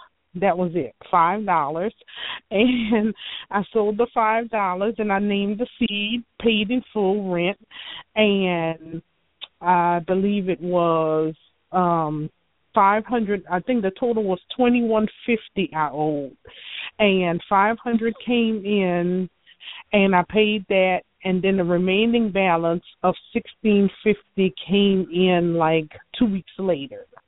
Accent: Louisiana, United States; No, I'm from Louisiana.

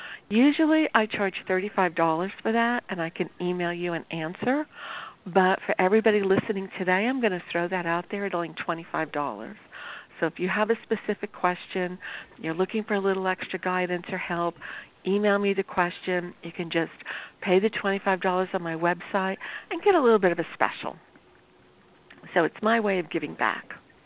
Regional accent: New York, United States; I grew up in New York, and sometimes I start talking fast

